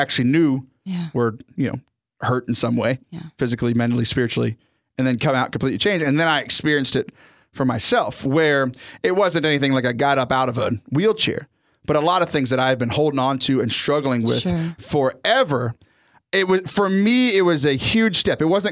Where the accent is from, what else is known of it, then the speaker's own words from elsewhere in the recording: Texas, United States; I'm from Southern Texas.